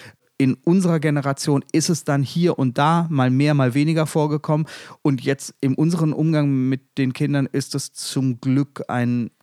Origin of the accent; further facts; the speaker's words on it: North Rhine-Westphalia, Germany; wie man bei uns im Ruhrgebiet dann sagte.